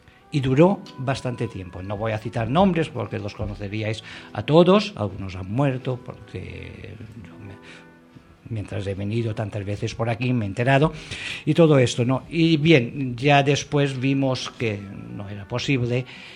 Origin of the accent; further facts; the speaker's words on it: Balearic Islands, Spain; born there; accent: Mallorcan; como decimos en Mallorca, más acento mallorquín tengo, ¿no? Nací en Mallorca, trabajé bastante tiempo en Mallorca